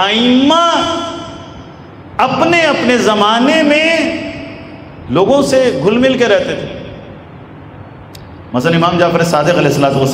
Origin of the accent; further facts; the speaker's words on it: Pakistan; born there; یہ پاکستان ہمارا وطن ہے، ہماری مادر وطن ہے، ہم یہاں پیدا ہوئے ہیں، یہی مرنا ہے، یہی ہماری نسلوں نے جینا ہے۔